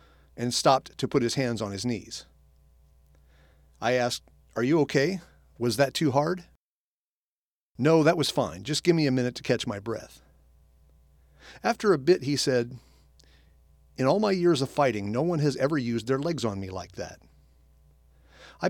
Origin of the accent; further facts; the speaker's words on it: Evansville, Indiana, United States; my hometown of Evansville, Indiana, was and is to this day a hotbed of wrestling.